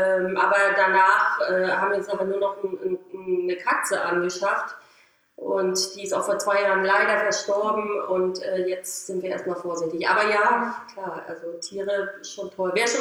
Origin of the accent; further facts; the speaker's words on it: Mecklenburg-Vorpommern, Germany; moved away as an adult; now in Berlin, Germany; ich bin waschechte Mecklenburgerin. Mhm. Ich bin geboren und aufgewachsen in Mecklenburg. Ja, ja, 1974